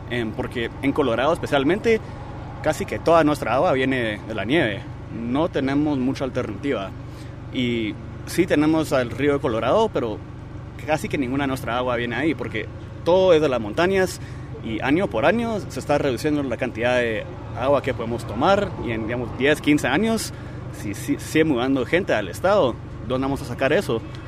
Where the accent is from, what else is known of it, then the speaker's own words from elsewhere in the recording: Guatemala; also born or lived in Miami, United States; now in Denver, United States; He estado acá ya por 15 años. Nací en Miami, pero viví la mayoría de mi vida en Guatemala.